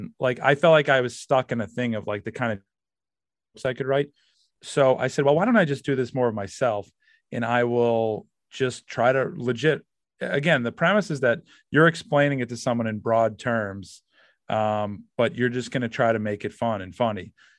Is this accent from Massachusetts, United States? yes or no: yes; Massachusetts, United States; I'm from Massachusetts. I did it through kind of like a masshole character.